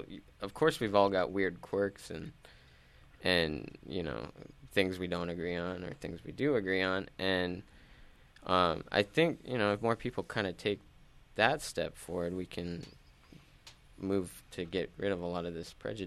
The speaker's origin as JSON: {"language": "English", "town": "Visalia", "region": "California", "country": "United States", "tie": "born or raised there", "said": "growing up in Visalia, the Central Valley, I was always the kid that, you know, people would cheat on the math tests on"}